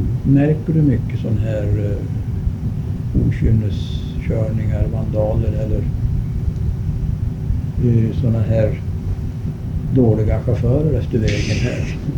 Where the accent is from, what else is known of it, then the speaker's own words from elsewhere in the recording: Gävleborg County, Sweden; Jag vet hemma i Hälsingland